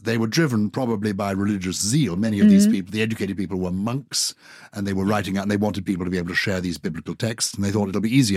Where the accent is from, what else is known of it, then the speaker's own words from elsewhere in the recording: Ireland; accent: Irish; I apologise for my Irish accent.